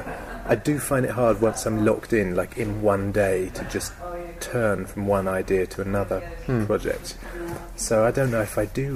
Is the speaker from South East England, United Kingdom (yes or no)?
yes; Portsmouth, South East England, United Kingdom; I grew up in Portsmouth, and they did, I remember there was a careers advice person that came to the school